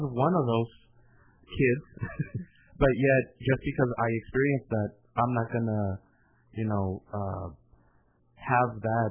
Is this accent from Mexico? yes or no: yes; Mexico; I can think of growing up in Mexico.